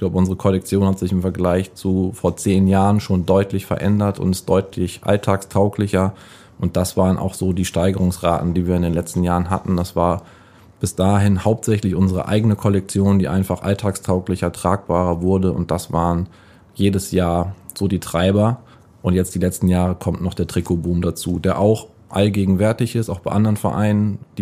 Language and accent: German; Göttingen, Lower Saxony, Germany; ich komme aus Göttingen, bin jetzt nicht aus der Region